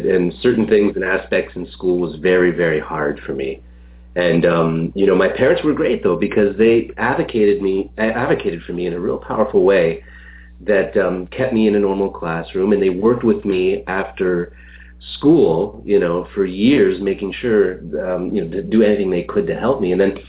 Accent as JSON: {"language": "English", "country": "Canada", "tie": "born or raised there", "said": "I grew up in Canada in a relatively small town."}